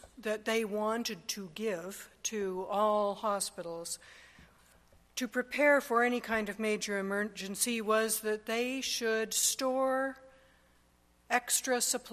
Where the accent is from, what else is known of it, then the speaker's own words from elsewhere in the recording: Winnipeg, Manitoba, Canada; I grew up in Winnipeg. I know about dry snow.